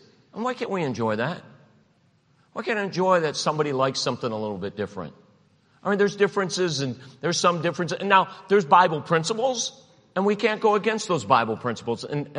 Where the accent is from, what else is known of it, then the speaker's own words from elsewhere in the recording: Cleveland, Ohio, United States; I grew up in Cleveland. I'm like, you know what you did when you heard bullets? You ducked.